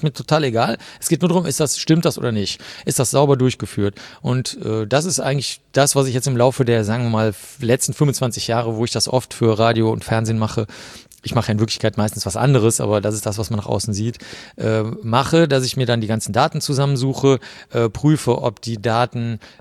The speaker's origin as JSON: {"language": "German", "town": "Cologne", "region": "North Rhine-Westphalia", "country": "Germany", "tie": "born or raised there", "said": "Ich bin in Köln aufgewachsen."}